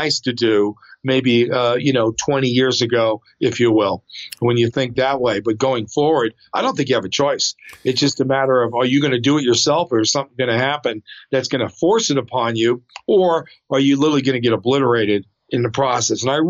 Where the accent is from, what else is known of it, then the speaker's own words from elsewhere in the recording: New York, United States; I grew up in New York.